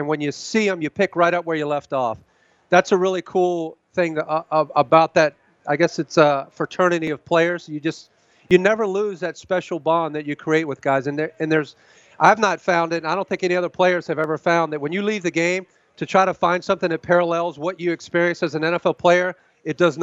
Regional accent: Virginia, United States; when I was a kid, I grew up in Virginia, so I was a Redskin fan.

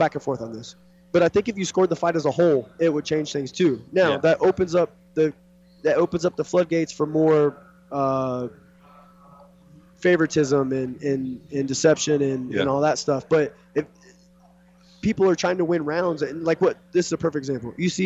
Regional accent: Kansas City, Missouri, United States; I'm from Kansas City, Missouri, so what the commission says there is you can't have any affiliation to any gym at all.

